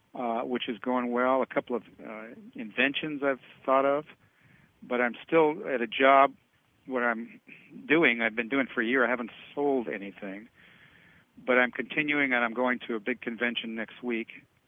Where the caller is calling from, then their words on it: Carmel, United States; from Carmel.